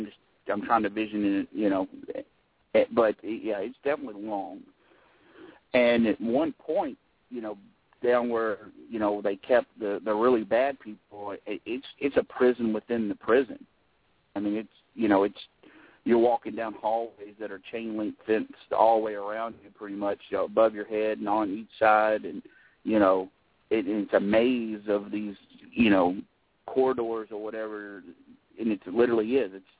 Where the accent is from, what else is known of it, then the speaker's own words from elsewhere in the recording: Lexington, Kentucky, United States; You know, here in Lexington, Kentucky, you know, my hometown, and they come down every year to Scarefest to promote the prison.